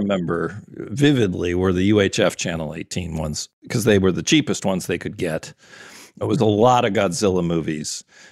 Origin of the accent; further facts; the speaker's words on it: Wisconsin, United States; born there; I started at the University of Minnesota. I was born in Wisconsin.